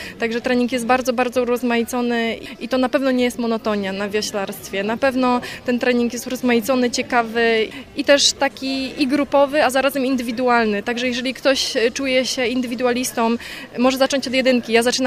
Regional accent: Szydłowo, Greater Poland Voivodeship, Poland; ja jestem z małej miejscowości, z Szydłowa, to jest 5 km od Piły, tu z Wielkopolski. Polski. Nigdy nie miałam kompleksów, nigdy nie mówiłam, że jestem mieszkanką Piły, gdzie jest bliżej, tylko właśnie z Szydłowa.

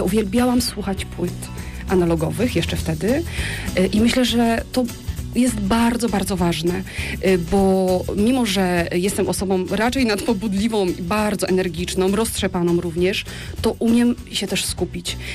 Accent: Poznań, Greater Poland Voivodeship, Poland; moved away as an adult; also born or lived in Italy / Brazil; urodziłam się w Polsce, tutaj się wychowałam, skończyłam szkołę średnią i uczelnię właśnie w Poznaniu, historię sztuki, a potem zwiałam zwyczajnie, najpierw do Włoch, chyba 10 czy 11 lat we Włoszech mieszkałam, potem do Brazylii.

